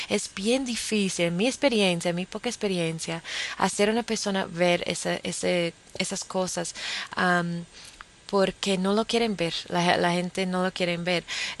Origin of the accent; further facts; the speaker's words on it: New Zealand; aquí en mi país, en Nueva Zelanda.